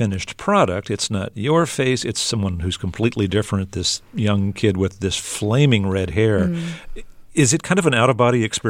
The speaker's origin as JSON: {"language": "English", "region": "Texas", "country": "United States", "tie": "born or raised there", "said": "I grew up in Texas and I have a lot of folks still in that part of the country."}